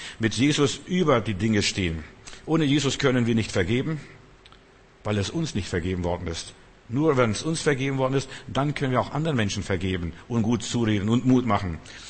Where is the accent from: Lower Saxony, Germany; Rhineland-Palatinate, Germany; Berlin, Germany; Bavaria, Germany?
Bavaria, Germany; ich bin in Bayern groß geworden zum Teil